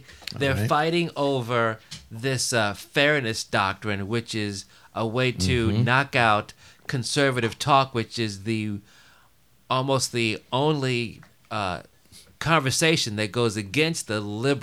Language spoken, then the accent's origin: English; Chicago, Illinois, United States; Now, I was born in 62, and growing up in Chicago, I don't recall seeing all these sort of storms and catastrophes